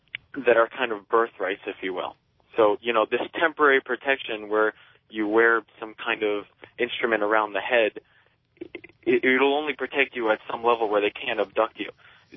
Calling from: New York City, New York, United States; I'm calling from New York City.

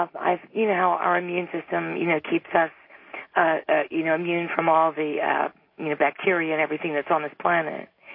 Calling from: St. Augustine, Florida, United States; I'm calling from St. Augustine, Florida.

